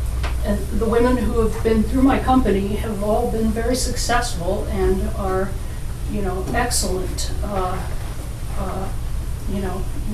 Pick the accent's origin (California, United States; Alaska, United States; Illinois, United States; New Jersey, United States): Alaska, United States; Anchorage; I am a chemist, and I grew up in Anchorage, and I've always been very experimental.